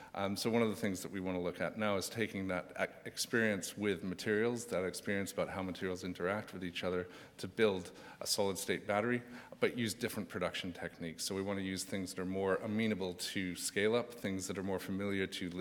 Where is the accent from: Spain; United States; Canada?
Canada; and I'm from Canada, so I'll apologize for the slightly dodgy English accent if it's coming across.